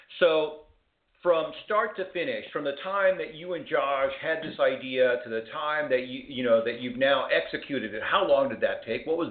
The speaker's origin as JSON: {"language": "English", "region": "Texas", "country": "United States", "said": "So out of curiosity, I am from Texas."}